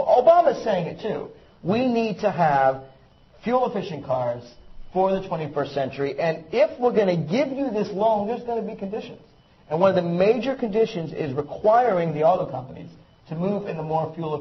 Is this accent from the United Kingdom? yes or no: no; United States; And as an American, I'd love to buy an American too